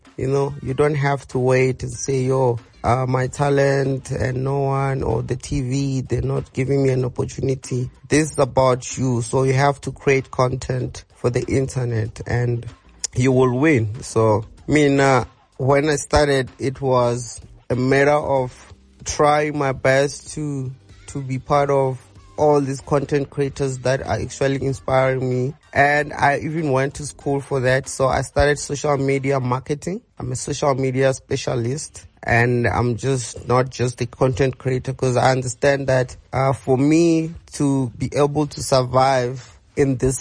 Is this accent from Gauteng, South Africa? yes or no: no; Limpopo, South Africa; I was born and raised in Venda